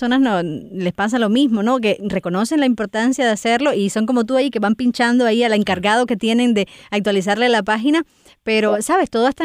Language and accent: Spanish; Cuba; somos cubanos no importa dónde estemos.